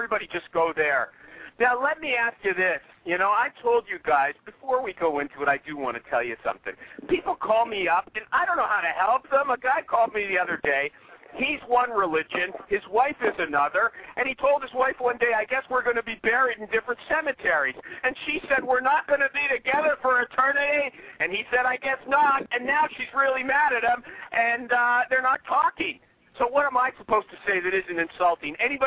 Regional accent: Canada; it's a really American song, and I'm Canadian.

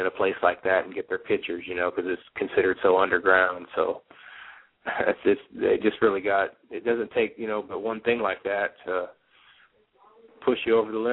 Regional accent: United States; I rode it back from where I'm from, and you know, I grew up on the Mississippi River, and some of the stuff in that song, that's what we used to do.

